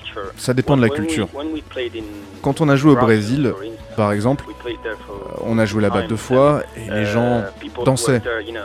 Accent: Italy; French is a second language; on vient d'Italie où cette sorte de scène est vraiment dure à explorer. On chante même pas en italien.

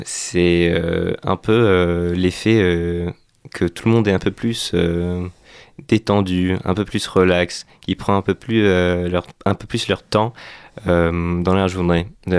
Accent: Vanuatu; moved away as an adult; also born or lived in Auckland, New Zealand; now in France; Je suis né en Nouvelle-Zélande, à Auckland. Mais j'ai vécu la majorité de ma vie au Vanuatu, donc de mes 1 an à mes 18 ans. Et à partir de 18 ans, je suis arrivé en France, à Angers, directement.

